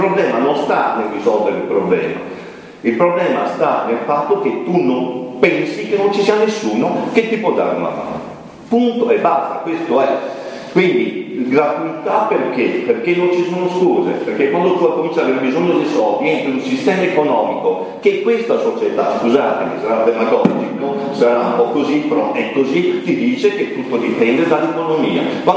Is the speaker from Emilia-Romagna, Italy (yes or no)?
yes; Bologna, Emilia-Romagna, Italy; moved away as an adult; now in Trieste, Italy; sono andato a Trieste 20 anni fa, ho 41 anni, eccetera eccetera, per vari motivi familiari, adesso io voglio tornare a Bologna